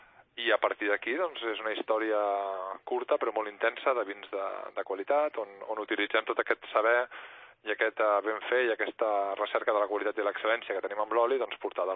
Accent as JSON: {"language": "Catalan", "town": "Barcelona", "region": "Catalonia", "country": "Spain", "lives_now": "Lleida, Spain", "said": "Com passa amb Lleida, soc barceloní, però vaig venir aquí fa molts anys."}